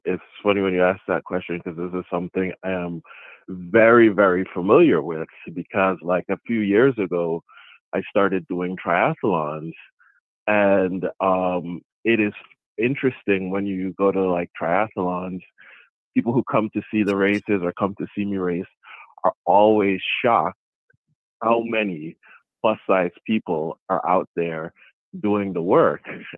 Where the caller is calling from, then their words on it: Maryland, United States; I'm calling from Maryland.